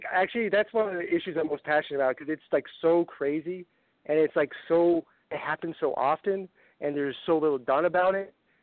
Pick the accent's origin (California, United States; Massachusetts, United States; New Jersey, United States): California, United States; Dude, I'm from California, right? So, like, the Confederate flag is, like, it's in the history books.